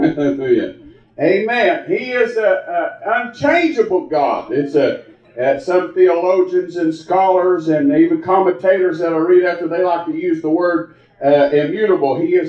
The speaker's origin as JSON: {"language": "English", "town": "Gilbert", "region": "West Virginia", "country": "United States", "said": "Bill's from Man, where Brother Kevin's family's from, and I'm from Gilbert"}